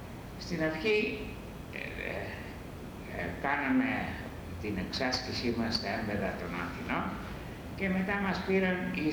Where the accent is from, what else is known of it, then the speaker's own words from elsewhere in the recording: Kyrenia, Kyrenia District, Cyprus; Γεννήθηκα στην Κερίνια.